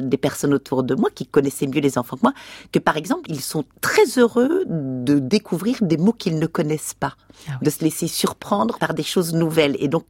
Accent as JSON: {"language": "French", "country": "Belgium", "said": "moi je suis belge."}